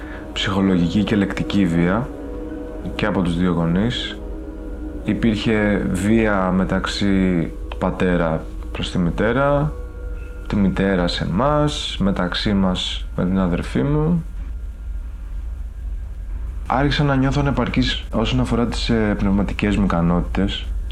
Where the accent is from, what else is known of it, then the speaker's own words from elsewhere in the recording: Albania; now in Greece; Θυμάμαι ότι μου δημιουργούσε άγχος στο σχολείο να μην ακουστεί ότι είσαι από Αλβανία ή είμαστε από Αλβανία. Και γι' αυτό πολλά παιδιά το κρύβαμε και λέγαμε Βόρεια Ήπειρος.